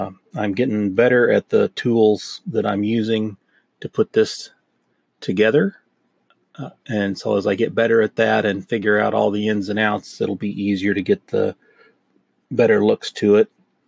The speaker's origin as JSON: {"language": "English", "region": "Tornado Alley", "country": "United States", "tie": "born or raised there", "said": "I grew up in Tornado Alley, so I know a little bit about the high winds and stuff"}